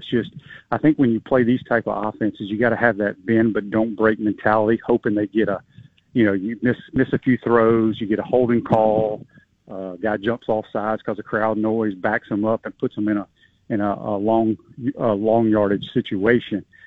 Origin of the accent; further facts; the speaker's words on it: Mississippi, United States; now in Gainesville, United States; Well, I'm from Mississippi, but I made Gainesville my home base when I started playing pro ball